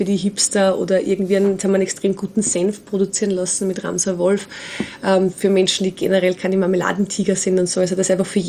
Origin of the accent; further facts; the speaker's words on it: Steyr, Upper Austria, Austria; weil wir sind aus Steyr. Mhm. Das Elternhaus steht aber genau über der Grenze in Niederösterreich. Wir identifizieren uns aber beide in Steyr, weil wir da einfach groß geworden sind.